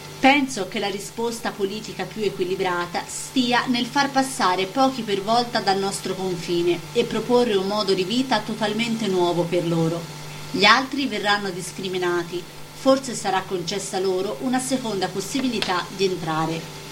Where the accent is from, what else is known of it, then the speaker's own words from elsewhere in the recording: Liguria, Italy; dopo la Toscana è il momento della Liguria, la mia terra.